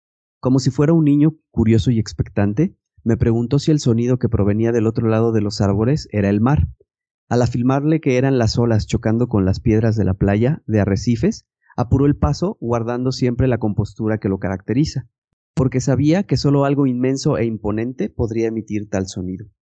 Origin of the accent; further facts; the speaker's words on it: Guatemala; Soy originalmente de Guatemala. Nací, crecí y me desarrollé como persona y como profesional ahí.